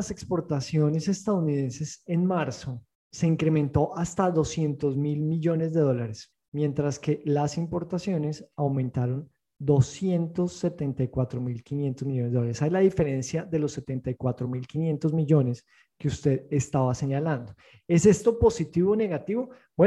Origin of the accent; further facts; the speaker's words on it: Colombia; soy mal colombiano